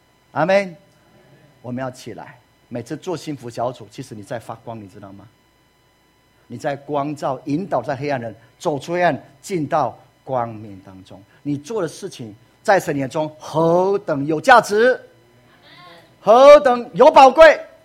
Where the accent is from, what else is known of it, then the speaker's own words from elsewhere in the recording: Taiwan; 万民如果用在我们台湾人的话，你觉得台湾人有没有很多幽暗呢？